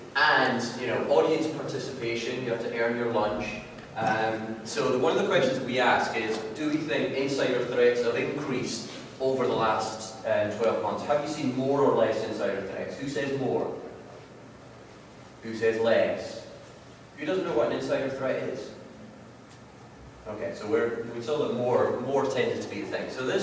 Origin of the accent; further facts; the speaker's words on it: Scotland, United Kingdom; but don't worry, I'm Scottish.